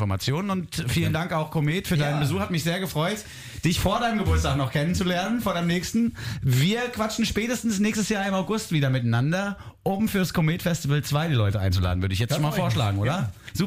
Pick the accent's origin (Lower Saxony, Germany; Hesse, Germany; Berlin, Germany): Hesse, Germany; Frankfurt; born there; Ich bin ja in Frankfurt geboren und ich kenne die hässliche Zeit.